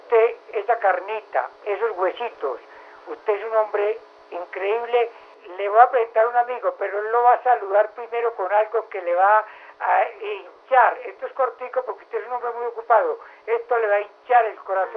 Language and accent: Spanish; Antioquia, Colombia; como hombre, como ser humano y como antioqueño